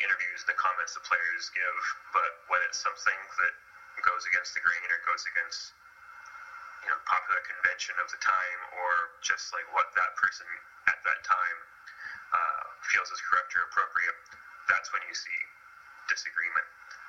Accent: Canada; I say you guys because I am Canadian, God bless Canada

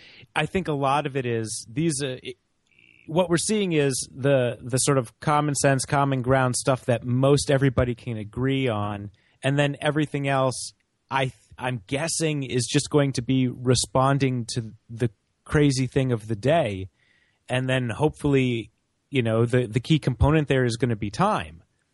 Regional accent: Frederick, Maryland, United States; an independent from Frederick, Maryland.

